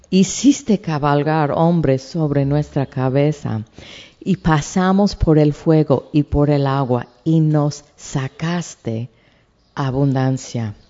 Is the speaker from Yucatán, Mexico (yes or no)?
no; Tehuacán, Puebla, Mexico; yo crecí en México con gente que, pues, o sea, riquite, harta gente.